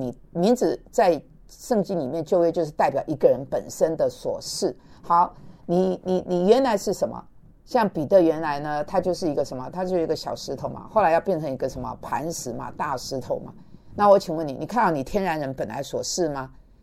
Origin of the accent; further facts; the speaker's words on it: Taiwan; born there; 台是因为我在台湾出生